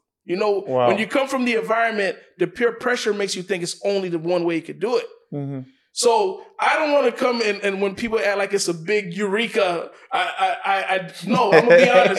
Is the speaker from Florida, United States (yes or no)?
yes; Palm Beach, Florida, United States; So for me, I come from South Florida, Palm Beach.